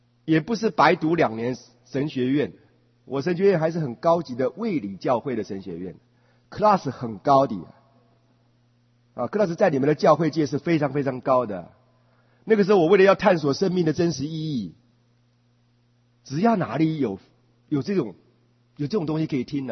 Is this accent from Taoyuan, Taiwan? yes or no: yes; Daxi, Taoyuan, Taiwan; now in Taipei, Taiwan; 我是台湾人，然后呢我们两个都共同搬到台北